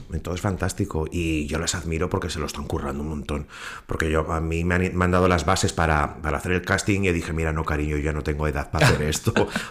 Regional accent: Ibiza, Balearic Islands, Spain; also born or lived in Málaga; yo soy Ibiza. Yo nací en Málaga, pero me he criado en Ibiza. Yo me considero ibicenco.

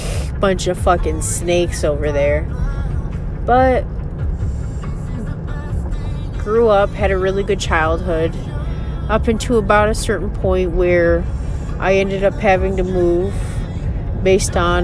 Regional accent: Sacramento, California, United States; born there; So, I was born in California, Sacramento, California. Sun Kingdom, as I've always called it. Born there, raised there for about 4 years.

